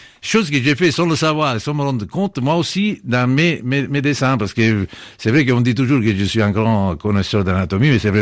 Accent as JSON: {"language": "French", "country": "Italy", "second_language": "French", "said": "ça c'est sûr, je suis un italien"}